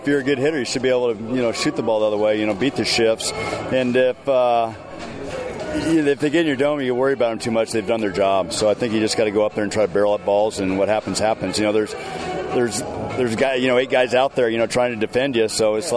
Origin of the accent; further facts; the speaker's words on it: Philadelphia, Pennsylvania, United States; born there; Well, I was born in Philly, so I was a Philly fan myself.